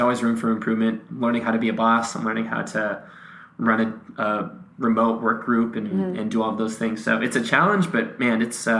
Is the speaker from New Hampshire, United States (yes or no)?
no; Massachusetts, United States; I grew up in Massachusetts.